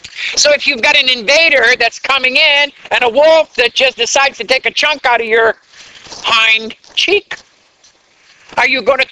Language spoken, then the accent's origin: English; Canada; When I was growing up in Canada, I remember studying Canadian history.